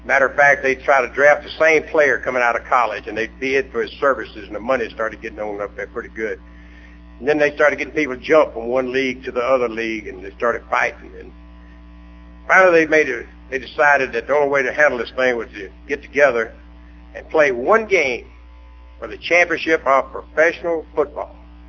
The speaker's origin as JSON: {"language": "English", "region": "Mississippi", "country": "United States", "tie": "born or raised there", "said": "the state of Mississippi had a … Day and proclaimed by the governor, and my hometown gave me a banquet and a parade and honored me and my family"}